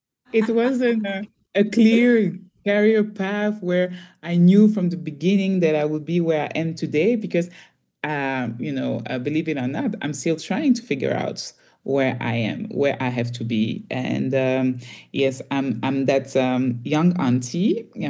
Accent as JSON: {"language": "English", "country": "Belgium", "tie": "born or raised there", "also_born_or_lived": "DR Congo", "second_language": "English", "lives_now": "Zambia", "said": "My mom is from the other Congo, Brazzaville. But I grew up in Belgium. So I spent, all my forming year, all my, childhood in Belgium. And I moved to Zambia a bit more than 10 years now."}